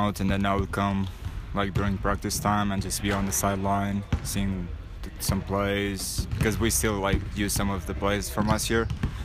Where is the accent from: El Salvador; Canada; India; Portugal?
Portugal; Coimbra, Coimbra District; English is a second language; now in United States; Portugal, like a little town like called Coimbra. It's like a student city in Portugal